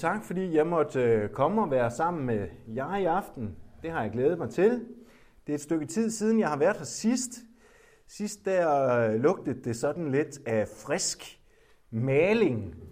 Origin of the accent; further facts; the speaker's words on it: Central Denmark Region, Denmark; accent: Kronjysk; på kronjysk, hvor jeg er født og boret i Kronjylland